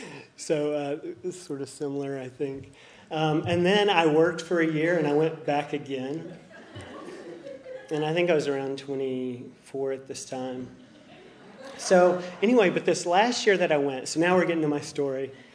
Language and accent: English; Arkansas, United States; So I grew up in Arkansas